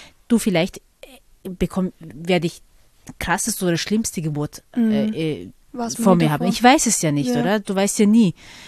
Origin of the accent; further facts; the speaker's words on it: Vorarlberg, Austria; Ja, genau, ich bin in Vorarlberg aufgewachsen.